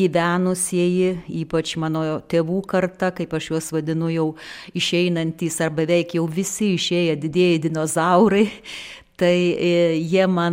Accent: Alytus County, Lithuania; born there; aš būtent gimiau čia, ant Seivų ežero kranto, na, šioje sienos pusėje ir būdama lietuvė galėjau nuo pat mažens, aišku, ir pasinaudota galimybė per lenkų kalbą susipažinti su lenkų literatūra, su lenkų kultūra.

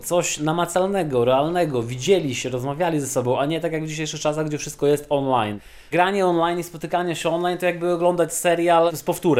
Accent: Sokółka, Podlaskie Voivodeship, Poland; bo obaj jesteśmy z Sokółki, więc fajnie by było, żeby to było w naszym mieście.

